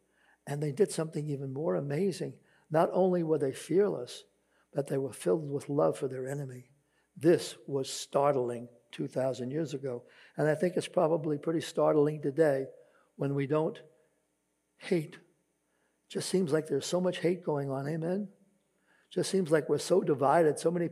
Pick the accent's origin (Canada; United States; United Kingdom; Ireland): Ireland; being Irish as I am, it's one of those parades I really love. And I look forward to seeing my countrymen walking up and down Fifth Avenue there.